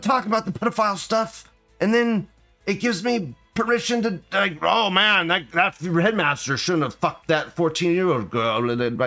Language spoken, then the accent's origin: English; the South, United States; No, we Americans don't do not. I'm Southerner. I'm fucking white trash shit. And even then, I watched wrestling as a kid.